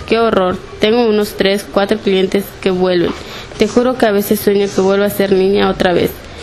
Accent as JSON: {"language": "Spanish", "region": "Veracruz", "country": "Mexico", "said": "Tengo 25 años, soy veracruzana."}